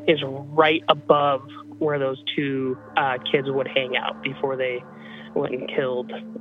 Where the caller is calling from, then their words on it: Idaho, United States; The Irish Potato from Idaho.